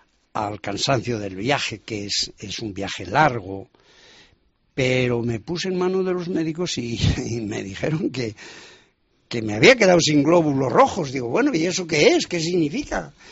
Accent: Segovia, Castile and León, Spain; yo siempre que vengo a Segovia me encuentro bien, primeramente porque es mi patria chica. Y en segundo lugar, pues porque he estado aquí varios años como obispo

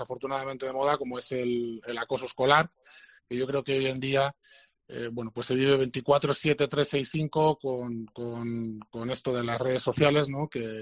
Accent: Fuenlabrada, Community of Madrid, Spain; yo me he criado y he vivido y vivo actualmente en Fuenlabrada, y el barrio que narra el mapa de la inocencia es efectivamente mi barrio, el barrio en el que yo viví mi infancia y mi adolescencia.

